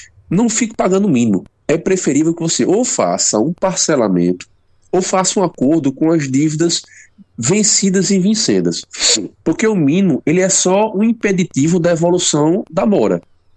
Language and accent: Portuguese; Brazil; O que acontece e que nos falta muito enquanto brasileiros é uma percepção sobre a educação financeira.